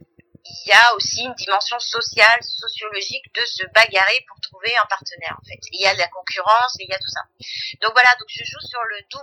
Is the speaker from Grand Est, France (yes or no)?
no; Tulle, Nouvelle-Aquitaine, France; born there; Je suis né à Tulle.